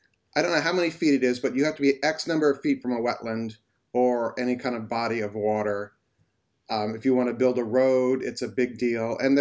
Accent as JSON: {"language": "English", "region": "Midwest", "country": "United States", "tie": "born or raised there", "said": "because I grew up in the Midwest, and when those things went off, that was pre-cell phone when I was a kid."}